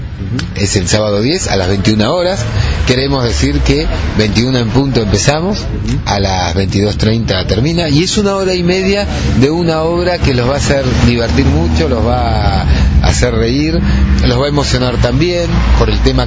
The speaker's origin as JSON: {"language": "Spanish", "region": "Río Negro", "country": "Argentina", "said": "Yo cuando me fui de acá, de Bariloche, del Bolsón, digamos, de la Patagonia, me fui porque todavía no había una movida muy intensa sobre el teatro."}